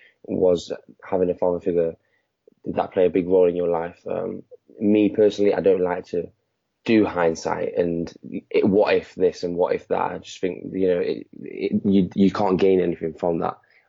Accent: Nottingham, East Midlands, United Kingdom; So I'm from the Nottingham area. Currently, I'm 24 years old now.

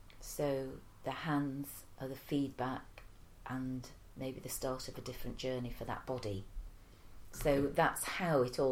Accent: Manchester, North West England, United Kingdom; And I was also missing the north because I'm a Mancunian, so I had to come back north.

